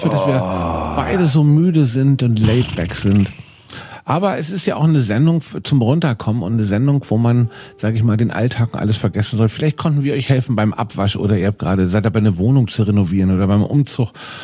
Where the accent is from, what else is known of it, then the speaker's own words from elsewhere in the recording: Berlin, Germany; weil es hier in Berlin in meiner Heimatstadt ist